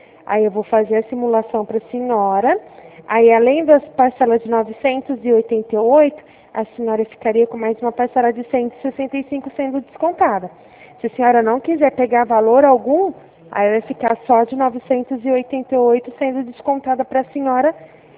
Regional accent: Ribeirão Preto, São Paulo, Brazil; Eu sou da cidade de Ribeirão Preto.

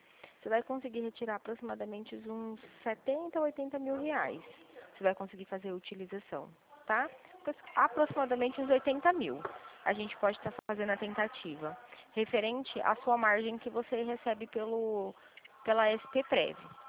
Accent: Presidente Prudente, São Paulo, Brazil; Meu DDD é 18, eu sou de Presidente Prudente.

